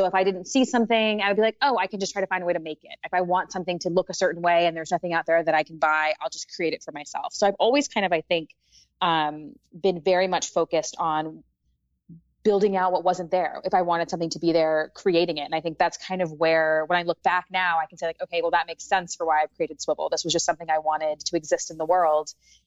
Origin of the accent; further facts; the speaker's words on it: Washington, District of Columbia, United States; So I grew up in Washington, D.C.